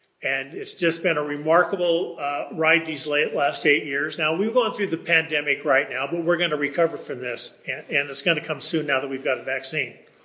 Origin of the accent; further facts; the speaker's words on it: Virginia City, Nevada, United States; So, everybody knows that I'm born and raised in Storey County, right here in Virginia City. This is where I make my home with my wife, Lauren.